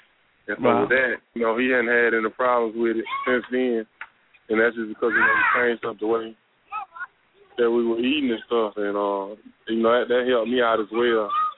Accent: Selma, Alabama, United States; I enjoy giving back to my hometown. It's a very historic town of, you know, Selma.

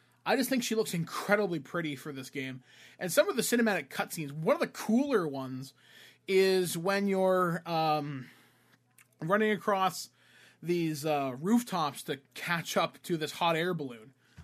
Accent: Canada; Now, me being Canadian, yes, I have taken French in school, but nothing beyond the 10th grade, which was required for me. I'm 33 years old.

